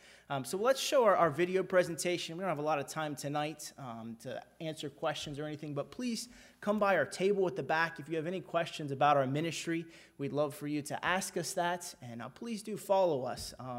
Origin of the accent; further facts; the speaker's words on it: Fiji; now in United States; I was born in Fiji, grew up in Fiji. Like Pastor mentioned, I look like American, but I feel Fijian. I was the only white kid in my class when I went to school over there